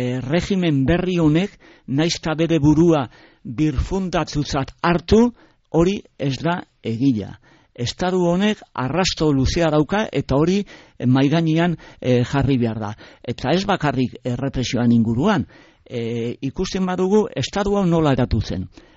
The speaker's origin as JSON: {"language": "Basque", "town": "Errenteria", "region": "Basque Country", "country": "Spain", "said": "nire herrian Errenteria"}